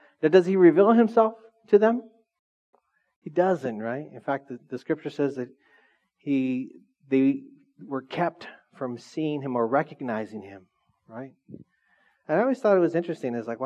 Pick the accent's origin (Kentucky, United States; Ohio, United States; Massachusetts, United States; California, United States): California, United States; Orange Cove; I grew up in Orange Cove.